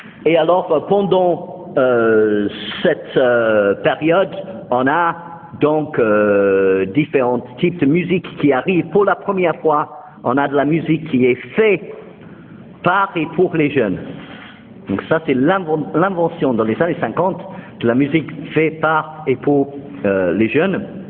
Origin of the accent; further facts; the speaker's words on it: England, United Kingdom; French is a second language; now in France; en tant qu'Anglais en France